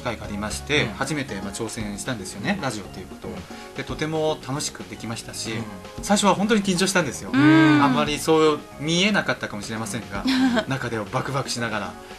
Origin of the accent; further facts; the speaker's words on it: South Korea; Japanese is a second language; 実際私半分韓国人として韓国で18年ぐらい住んでましたから